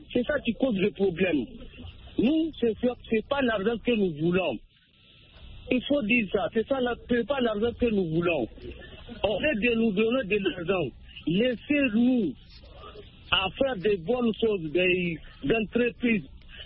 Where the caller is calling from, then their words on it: Gaya, Dosso, Niger; Je suis de Gaïa. Niger, Gaïa. Gaïa se trouve dans la région de Dosso.